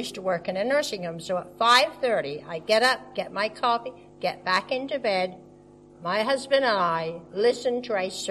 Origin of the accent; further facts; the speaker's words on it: United Kingdom; born there; Although I'm British born